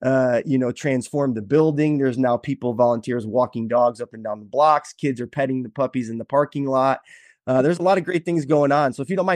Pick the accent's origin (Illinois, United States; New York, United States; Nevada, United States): Illinois, United States; Palatine; Second City Canine Rescue is in my hometown of Palatine. And even more oddly enough, it's like a block away from where I live.